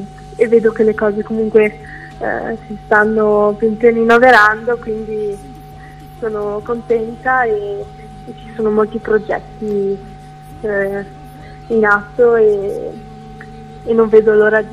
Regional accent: Cortina d'Ampezzo, Veneto, Italy; ho scelto di iniziare in un coro del mio paese, qui a Cortina d'Ampezzo

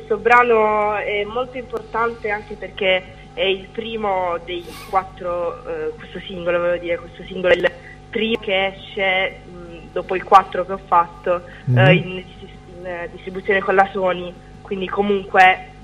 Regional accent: Apulia, Italy; qui in Puglia, perché io sono pugliese

